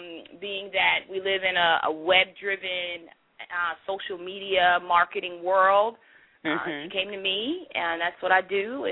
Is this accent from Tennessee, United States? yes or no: no; New Rochelle, New York, United States; Originally from New Rochelle, New York, which is in Westchester.